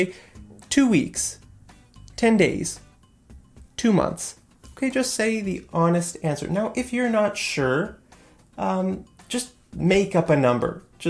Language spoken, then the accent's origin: English; Canada; My name is right there. I'm from Canada. That's right there.